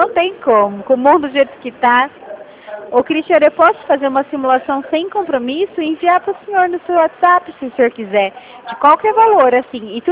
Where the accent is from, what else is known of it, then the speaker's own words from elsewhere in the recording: São Paulo, Brazil; Eu sou aqui do interior de São Paulo.